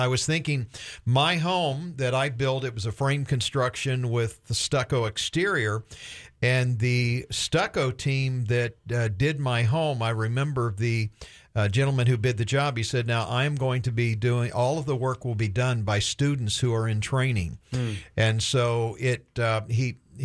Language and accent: English; Hobe Sound, Florida, United States; Well, I'm a native, and I have a close friend. We grew up in Hope Sound together